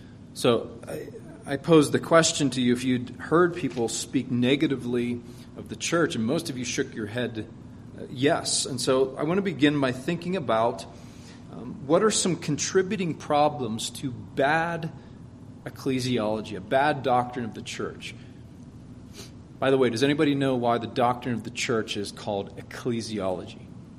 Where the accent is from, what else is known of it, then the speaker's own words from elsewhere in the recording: East Coast, United States; I'm from the East Coast, and when I moved to Arizona to pastor an RP church there